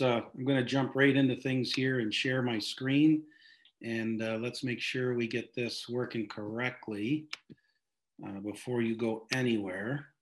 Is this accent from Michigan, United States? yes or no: no; Utica, New York, United States; I'm from Central New York, actually Utica, New York. It's a small town here in upstate New York, right smack in the middle of the state of New York.